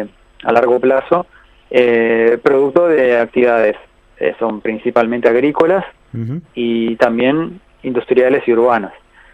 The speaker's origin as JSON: {"language": "Spanish", "region": "Montevideo", "country": "Uruguay", "said": "Nosotros tuvimos, como montevideanos y también como los turistas que llegan al país"}